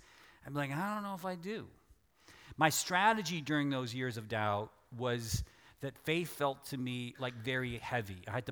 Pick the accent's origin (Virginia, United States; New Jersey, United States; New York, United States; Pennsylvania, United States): Pennsylvania, United States; also born or lived in Arkansas; because I was raised in Western PA, so all my family rooted for Penn State, but since I was born in Arkansas, I was the one person in Pennsylvania in my town that rooted for the Razorbacks my entire life.